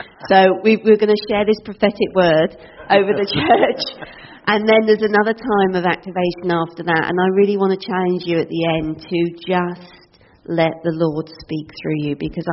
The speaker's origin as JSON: {"language": "English", "region": "England", "country": "United Kingdom", "said": "Just so you know, we are from England. That's why we sound weird."}